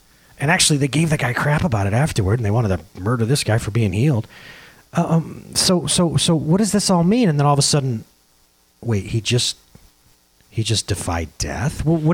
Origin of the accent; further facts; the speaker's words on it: Norwood, New York, United States; I chose at 17 years old in Norwood, New York. This is my hometown.